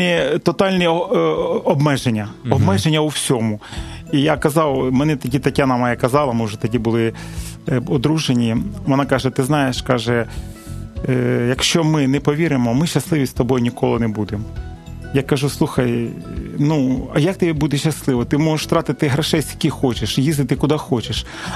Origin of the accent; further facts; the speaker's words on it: Hostomel, Kyiv Oblast, Ukraine; народився я в Київській області, селище Гостомель, в 1970 році. Закінчив там 10 класів.